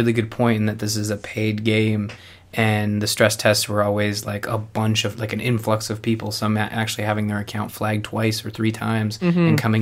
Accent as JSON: {"language": "English", "country": "Canada", "said": "maybe it's because we're Canadian and we just try to be nice."}